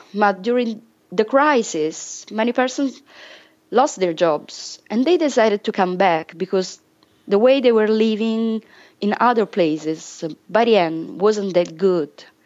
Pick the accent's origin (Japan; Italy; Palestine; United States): Italy; Southern Italy; we're Southern, you know, we come from the South.